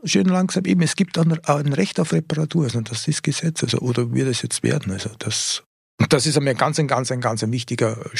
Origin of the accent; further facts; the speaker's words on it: Wieselburg, Lower Austria, Austria; Meine Heimat.